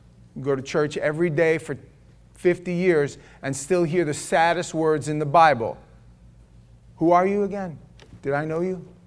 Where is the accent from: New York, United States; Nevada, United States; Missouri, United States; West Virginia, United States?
New York, United States; Growing up in New York, oh, the born againers? Oh, we knew about them born againers.